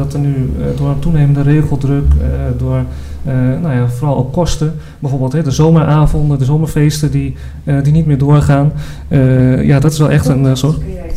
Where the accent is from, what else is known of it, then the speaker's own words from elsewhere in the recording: Vaassen, Gelderland, Netherlands; ik kom zelf ook uit Vaassen, dus ik kan het ook zeker niet laten onderdoen voor Epe natuurlijk.